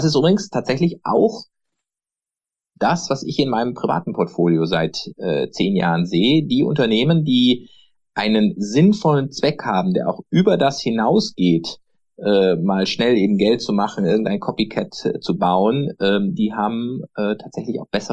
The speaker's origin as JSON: {"language": "German", "town": "Freiburg", "region": "Baden-Württemberg", "country": "Germany", "said": "Ich komme aus Freiburg"}